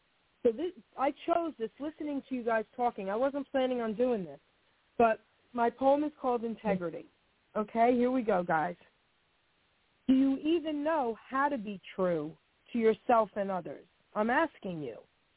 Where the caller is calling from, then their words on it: New Jersey, United States; I'm calling from New Jersey, baby.